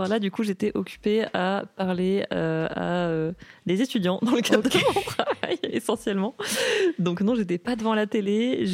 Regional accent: Le Puy-en-Velay, Auvergne-Rhône-Alpes, France; also born or lived in Lyon / Saint-Étienne; Je viens de base du Puy-en-Velay, qui est du coup à une heure de Saint-Étienne.

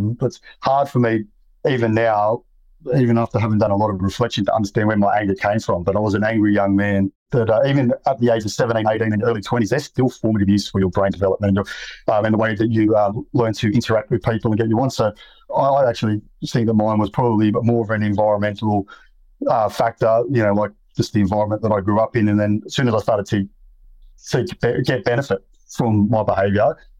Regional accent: Penrith, New South Wales, Australia; I grew up in Western Sydney. Violence was common in the area. And I seen guys, look, we didn't have a lot of money in the, like most people grow up around the Penrith area aren't well off.

